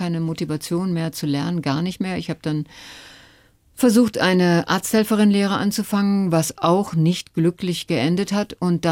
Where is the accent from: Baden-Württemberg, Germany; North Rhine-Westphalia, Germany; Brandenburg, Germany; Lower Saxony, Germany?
North Rhine-Westphalia, Germany; Und da, wo ich herkomme, aus dem Ruhrgebiet